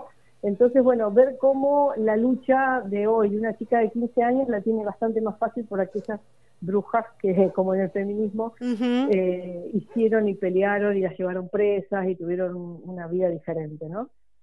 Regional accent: Rosario, Santa Fe, Argentina; Yo, insisto, soy de Rosario

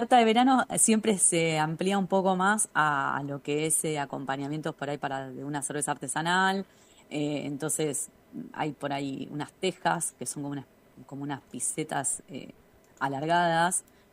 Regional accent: Buenos Aires, Argentina; moved away; Yo, como te decía, soy de Buenos Aires

